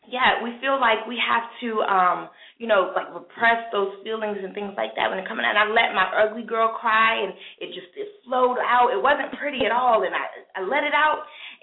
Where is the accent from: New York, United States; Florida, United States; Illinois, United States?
New York, United States; I've never lived here before. And I had one foot out the door and one foot in because I'm from New York. I've been wanting to get back to the city